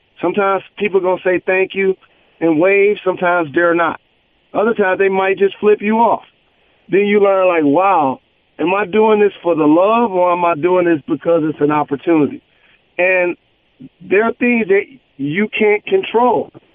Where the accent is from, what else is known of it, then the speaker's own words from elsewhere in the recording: Detroit, Michigan, United States; I'm very passionate about the state of Michigan and my hometown of Detroit.